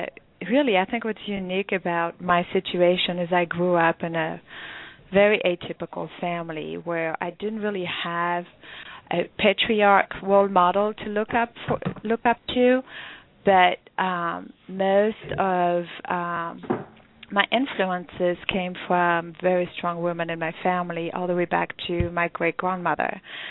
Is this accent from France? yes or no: yes; France; moved away; Yes, I was born and raised in France